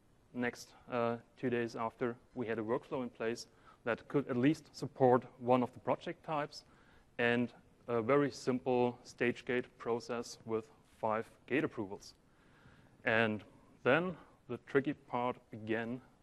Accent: Germany; English is a second language; maybe you hear it because of my accent. My roots are back in Germany

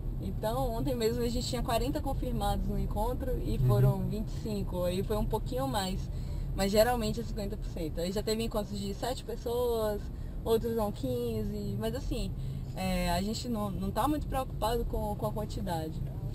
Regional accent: Bahia, Brazil; now in Belo Horizonte, Brazil; Sou baiana, embora eu more em BH.

